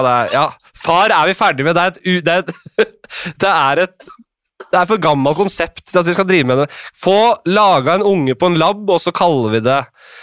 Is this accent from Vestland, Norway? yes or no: no; Nordstrand, Oslo, Norway; da jeg vokste opp på Nordstrand